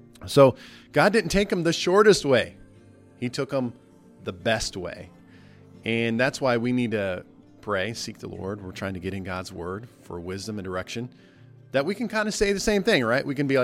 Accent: Nebraska, United States; I grew up in Nebraska. I don't remember roundabouts growing up.

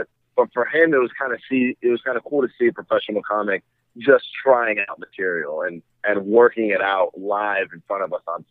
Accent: Dayton, Ohio, United States; I'm an Arab Muslim, son of an immigrant, born and raised in the United States.

